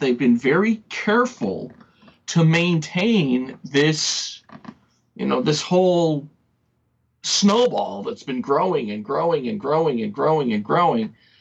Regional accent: United States; now in Canada; I'm an American. I have blind spots just like any other American. I have my own stupidity, you know, various stupid things that I'm finding when I'm living here in Canada.

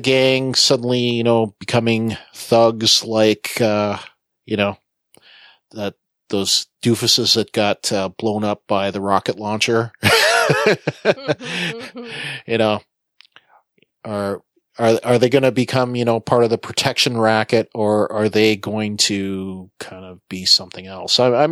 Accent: Canada; I'm a Canadian, people, if you've never listened before.

